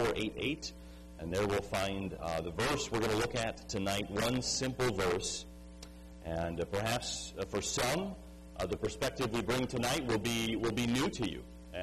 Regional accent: Bolingbrook, Illinois, United States; I was born in Naperville, raised in Bolingbrook, and we moved out to Montgomery.

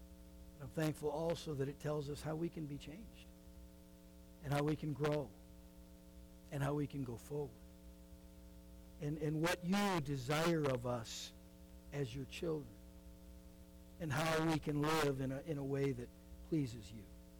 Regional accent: Minnesota, United States; But I grew up in Minnesota, you know, not far from South Dakota

